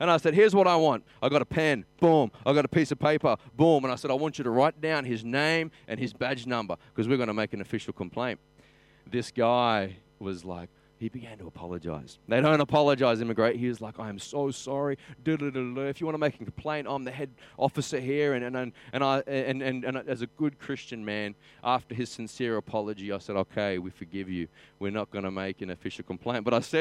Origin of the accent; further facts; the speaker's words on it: Australia; I trying to lighten it as an Aussie, and I crack a joke